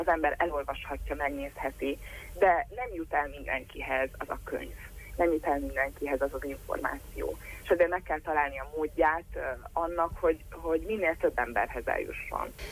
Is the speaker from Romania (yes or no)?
yes; Satu Mare, Satu Mare County, Romania; az én szülővárosom Szatmárnémeti